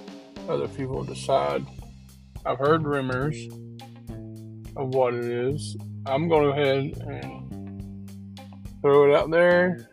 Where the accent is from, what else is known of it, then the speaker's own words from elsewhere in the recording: Cumming, Georgia, United States; growing up in Cumming, Georgia was, had its diversities. We had mostly white kids.